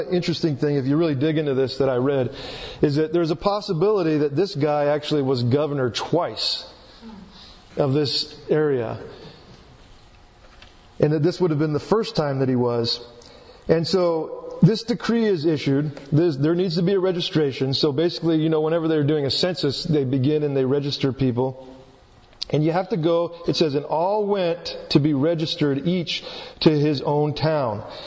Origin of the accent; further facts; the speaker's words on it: Virginia, United States; born there; now in Spanaway, United States; But guess what? I wasn't born here. I was born on the East Coast in Virginia.